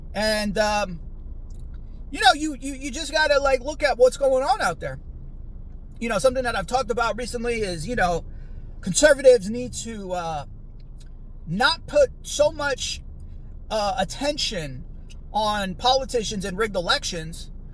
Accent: United States; I am an American and I am here raising a family and I am trying to see that America thrives.

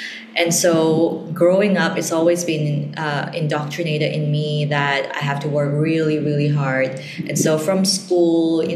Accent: Malaysia; I currently reside in Edinburgh in Scotland, but I'm spending a couple of weeks here back home with my parents and my family. And, you know, growing up in Malaysia from a Chinese background

